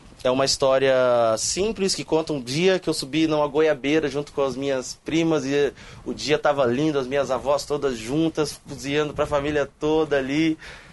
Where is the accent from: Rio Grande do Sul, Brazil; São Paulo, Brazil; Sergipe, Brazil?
São Paulo, Brazil; Barretos; Que eu sou natural de Barretos SP, como eu disse para vocês.